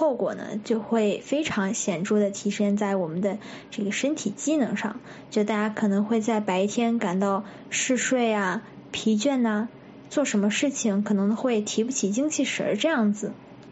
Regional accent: China; 尤其是小时候在家里面看电视的时候，不知道大家以前有没有过这样的经历，就是在中国21世纪刚出头那会儿

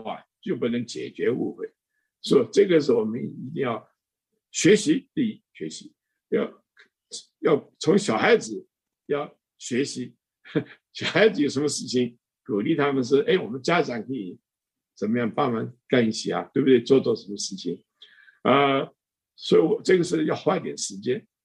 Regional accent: China; now in United States; 我们中国人好东西都喜欢吃，那不喜欢东西也不喜欢了

